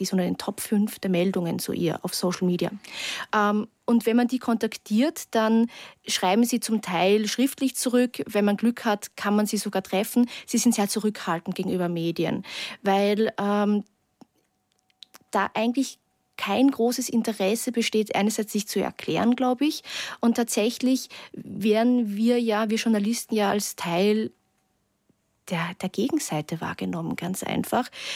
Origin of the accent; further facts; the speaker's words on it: Graz, Styria, Austria; Zum Beispiel, ich komme aus Graz, einer Stadt in Österreich.